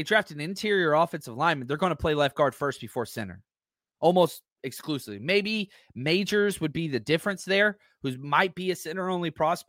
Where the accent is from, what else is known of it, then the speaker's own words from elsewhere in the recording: Dallas-Fort Worth, Texas, United States; As somebody who is born and raised outside the Bay, obviously I'm from Dallas-Fort Worth, born and raised Texas.